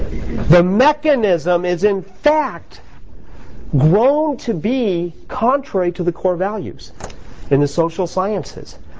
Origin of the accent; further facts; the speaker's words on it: United States; and I'm unabashedly American.